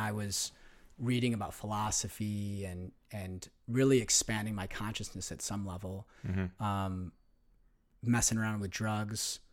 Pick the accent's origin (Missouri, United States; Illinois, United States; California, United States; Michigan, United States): Illinois, United States; the little bubble that I felt like I grew up in the Chicago suburbs